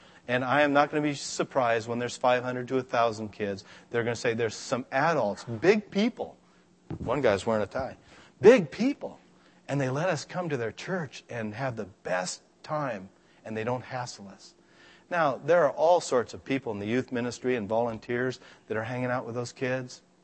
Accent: Scotland, United Kingdom; And I'm a Scotsman, so I like to pinch the penny.

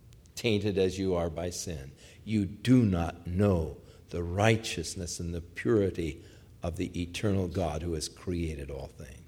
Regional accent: Ventura, California, United States; When I grew up in Ventura, the population was just 5,800 people.

